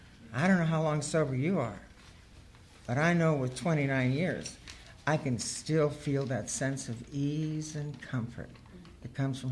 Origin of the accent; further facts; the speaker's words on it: Bakersfield, California, United States; born there; I was born in Bakersfield.